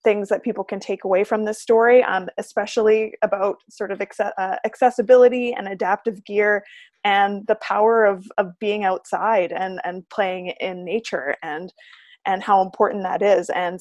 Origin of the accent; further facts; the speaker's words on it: Vancouver, British Columbia, Canada; Yeah, I've been born and raised in Vancouver